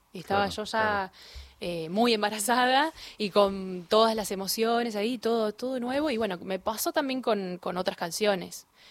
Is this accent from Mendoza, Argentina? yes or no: no; Rafaela, Santa Fe, Argentina; also born or lived in Córdoba / Rosario; los primeros años de mi vida los pasé en Córdoba, después en Rafaela, en mi ciudad natal, después me fui a estudiar a Rosario, y después me vine acá